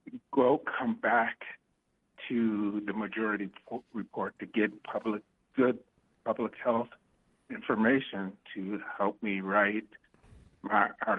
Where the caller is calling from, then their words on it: Las Vegas, Nevada, United States; from Las Vegas.